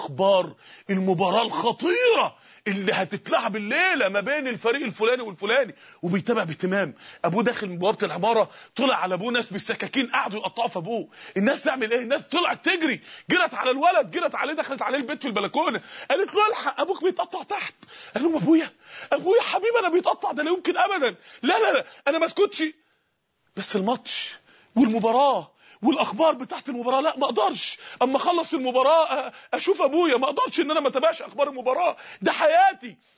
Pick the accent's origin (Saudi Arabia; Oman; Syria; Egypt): Egypt; Mansoura, Dakahlia